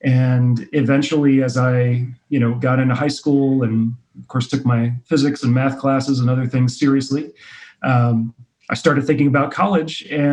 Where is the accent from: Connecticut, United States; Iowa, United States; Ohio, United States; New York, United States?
Ohio, United States; Cincinnati; also born or lived in Philadelphia, United States / Puerto Rico / Milwaukee, United States; I grew up, I was born in Philadelphia, and we moved as a family a number of times until settling in Cincinnati. So I've lived in Philadelphia, Puerto Rico, Milwaukee, Wisconsin, and then eventually in Cincinnati and really consider myself a Midwestern kid.